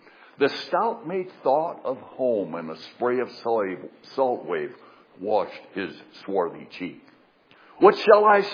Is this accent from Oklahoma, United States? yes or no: no; South Dakota, United States; When I was a boy, which was a long time ago, many years ago, growing up in South Dakota, I attended a number of rural schools.